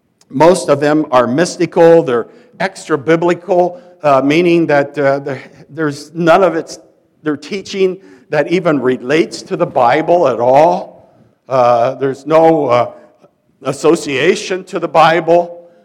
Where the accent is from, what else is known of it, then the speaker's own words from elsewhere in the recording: Fairfield, Iowa, United States; You know, my hometown of Fairfield, Iowa, is the home of Maharashi International University, or MIU.